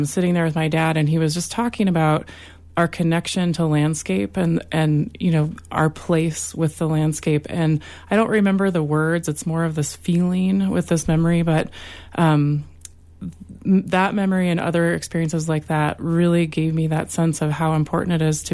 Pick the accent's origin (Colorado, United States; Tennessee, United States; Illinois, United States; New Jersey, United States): Colorado, United States; McElmo Canyon; I was born in Cortez and grew up on a farm down in McCamo Canyon. My dad farmed there my whole life.